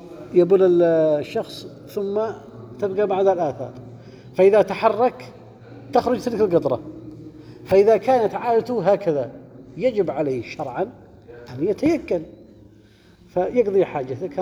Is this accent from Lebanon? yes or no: no; Yemen; أذكر عندنا في اليمن، يعني لو توضأ، كنا من قبل بعد احنا في الصغار